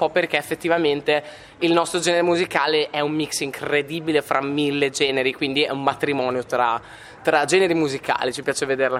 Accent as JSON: {"language": "Italian", "town": "Bologna", "region": "Emilia-Romagna", "country": "Italy", "said": "Noi siamo di Bologna"}